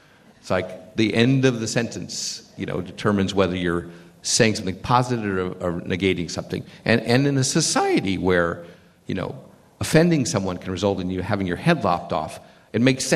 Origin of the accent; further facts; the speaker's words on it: Midwest, United States; I mean, I am from the Midwest.